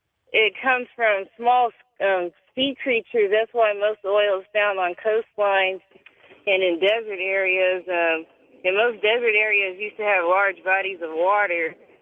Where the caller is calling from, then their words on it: San Antonio, Texas, United States; from San Antonio.